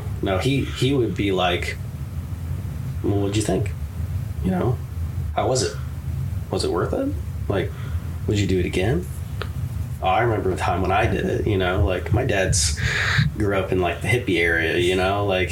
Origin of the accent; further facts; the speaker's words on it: Bryce, Ohio, United States; Well, I grew up in Bryce, Ohio, small village of Bryce.